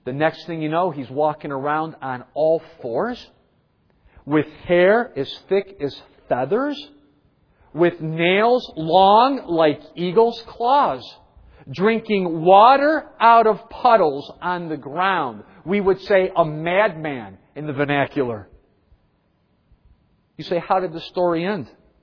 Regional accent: Cleveland, Ohio, United States; many of you know I'm from Cleveland

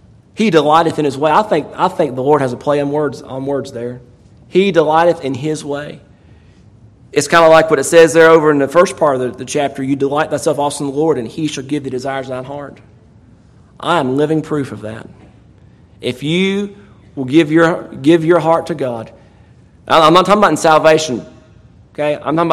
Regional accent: North Carolina, United States; I'm a nobody from Stokes County, all right?

